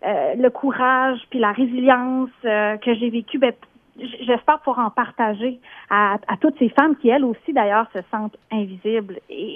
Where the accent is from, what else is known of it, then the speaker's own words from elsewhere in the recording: Quebec City, Quebec, Canada; merci de m'accueillir à Weekend, à Québec, là d'où je viens.